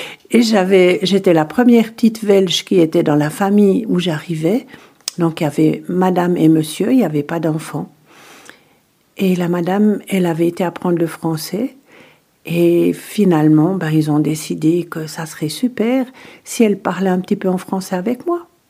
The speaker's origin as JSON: {"language": "French", "town": "Porrentruy", "region": "Jura", "country": "Switzerland", "tie": "born or raised there", "also_born_or_lived": "Saint-Ursanne / Chevenez / Fahy"}